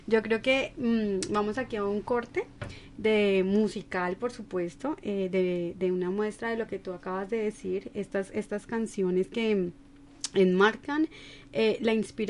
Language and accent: Spanish; Colombia; nos marcan a nosotros como colombianos